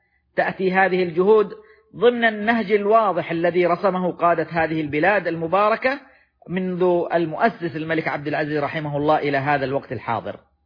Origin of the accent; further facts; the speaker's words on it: Saudi Arabia; في بلادنا السعودية